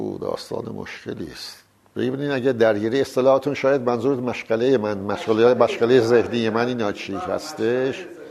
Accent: Bandar Anzali, Gilan, Iran; چون در بندر انزلی به دنیا آمدم، لب آب مثل مرغابی ها، اردک ها لب آب بزرگ شدیم.

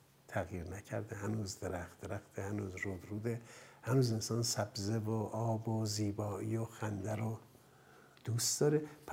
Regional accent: Hamadan, Iran; born there; در تمام شهر باستانی و قدیمی همدان که در آنجا به دنیا آمدم

